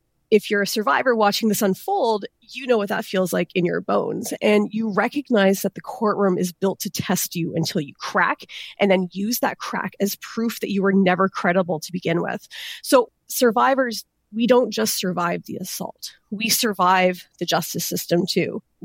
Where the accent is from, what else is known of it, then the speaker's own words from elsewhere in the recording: Canada; because we are Canadian